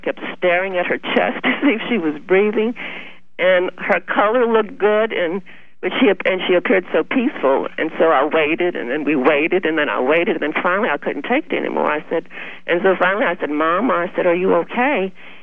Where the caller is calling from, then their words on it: Chauvin, Louisiana, United States; from Chauvin.